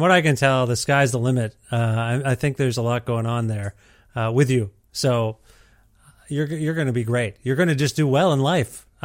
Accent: Canada; Yeah, we are a lot like you in ways that are good and bad, I think.

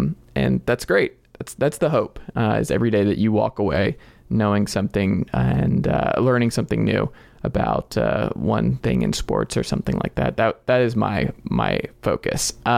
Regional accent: Stone Mountain, Georgia, United States; I am originally from Stone Mountain, Georgia, just outside of Atlanta

